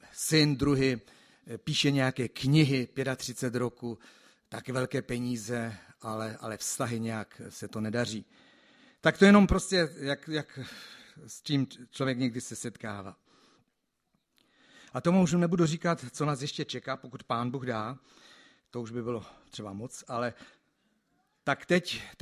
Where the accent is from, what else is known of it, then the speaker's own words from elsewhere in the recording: Český Těšín, Moravian-Silesian Region, Czechia; born there; also born or lived in Písek; Pak jsme se přestěhovali na východ republiky dneska, na nejzaší východ téměř, do mé rodné obce, v Českém Těšíně, blízko tam v Bystřici, kde máme chalupu.